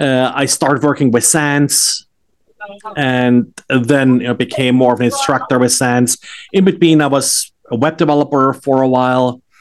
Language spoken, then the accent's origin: English; Germany; moved away as an adult; now in United States; I grew up in Germany, where it's a lot colder. That's where I've got my undergraduate education, then moved to the United States.